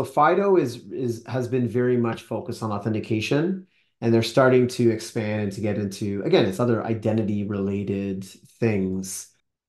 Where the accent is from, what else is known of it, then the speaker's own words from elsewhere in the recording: Canada; Because I'm from Canada originally